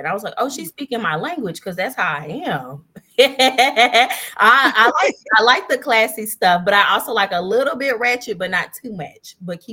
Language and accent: English; Lawton, Oklahoma, United States; I'm from Lawton, Oklahoma, which is a military town. It's near Fort Sill, which is the largest artillery base.